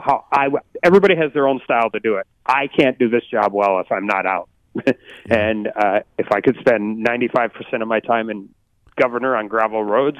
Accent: Dickinson, North Dakota, United States; Yeah, I grew up in Dickinson, North Dakota. My dad owned a ranch north of Medora

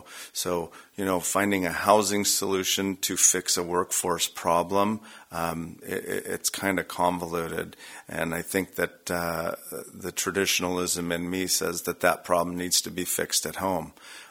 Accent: Sandpoint, Idaho, United States; being born and raised in Sandpoint, I have a vision of what this place was, what it's been, and where it's going.

